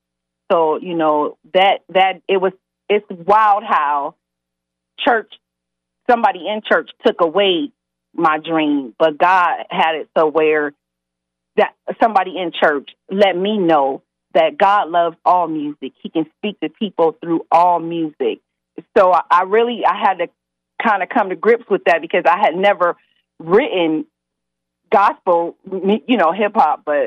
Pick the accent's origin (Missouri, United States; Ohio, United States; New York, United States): Ohio, United States; Youngstown; And, of course, I'm from Youngstown. I'm a mom. I'm a grandmother.